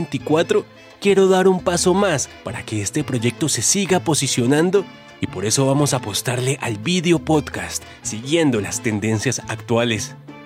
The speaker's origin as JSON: {"language": "Spanish", "town": "Cali", "region": "Valle del Cauca", "country": "Colombia", "tie": "born or raised there", "said": "siendo Cali mi ciudad natal, por supuesto, el motivo principal."}